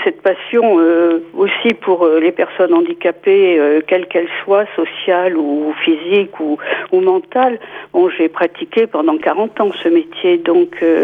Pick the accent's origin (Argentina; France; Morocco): France; Saint-Brieuc, Brittany; born there; je suis née à Saint-Brieuc, on va dire au milieu du XXe siècle, à peu près.